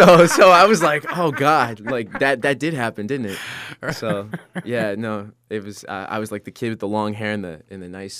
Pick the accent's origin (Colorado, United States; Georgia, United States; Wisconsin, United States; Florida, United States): Florida, United States; Bradenton; Is my hometown actually. I'm from Bradenton, Florida.